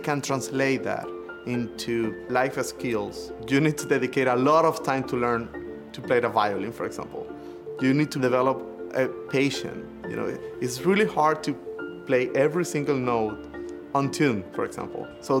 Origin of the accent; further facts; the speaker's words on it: Venezuela; English is a second language; which is a free tuition program in classical music training that provides access to instrument classes and ensemble experience to children in the country.